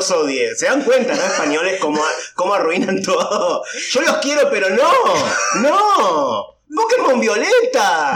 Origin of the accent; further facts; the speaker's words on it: Lanús, Buenos Aires Province, Argentina; Quilmes, sí, está al lado mío. Yo soy de Lanús, Tincho. Estamos al lado. Está al ladito mío, Tincho.